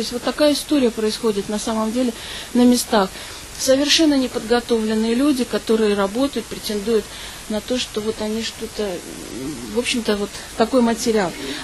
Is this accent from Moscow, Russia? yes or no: no; Beslan, North Ossetia–Alania, Russia; Я из Беслана.